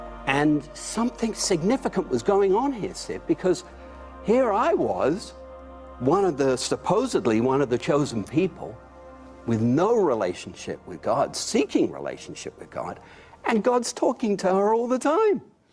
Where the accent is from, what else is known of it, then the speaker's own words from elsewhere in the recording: London, United Kingdom; moved away as an adult; now in United States; I was born in London, England, to a secular Jewish prosperous family.